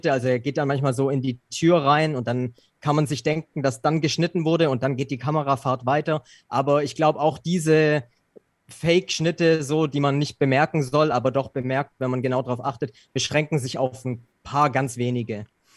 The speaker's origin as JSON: {"language": "German", "region": "Baden-Württemberg", "country": "Germany", "tie": "born or raised there", "said": "bei uns in der Nähe von Stuttgart, wo ich groß geworden bin"}